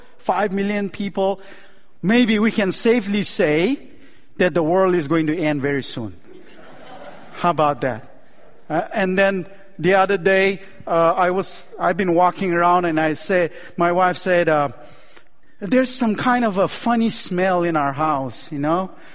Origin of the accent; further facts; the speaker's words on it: Chicago, Illinois, United States; So I'm a Cubs fan. I'm from Chicago. My son born there. My wife and I, we all started there.